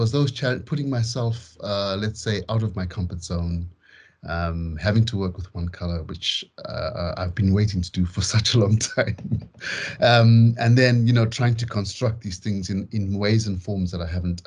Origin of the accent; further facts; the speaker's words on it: Zimbabwe; when I was growing up in Zimbabwe